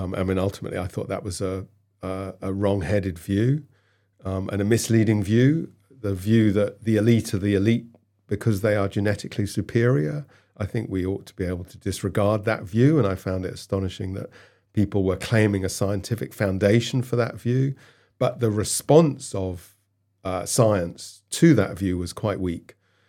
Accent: Cambridge, East of England, United Kingdom; I grew up in Cambridge, England.

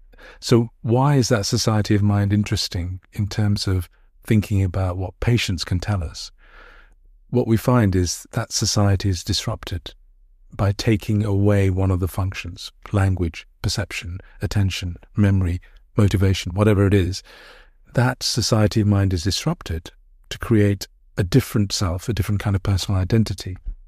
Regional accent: Birmingham, West Midlands, United Kingdom; also born or lived in Bangladesh; I'm someone born originally in Bangladesh. I grew up in Birmingham.

